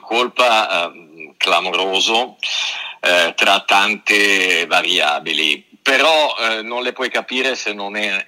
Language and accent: Italian; Milan, Lombardy, Italy; io sono di Milano